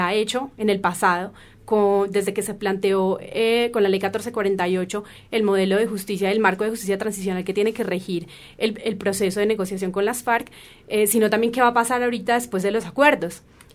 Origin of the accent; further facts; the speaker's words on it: Colombia; uno como colombiano y que le haya tocado vivir tantos años de guerra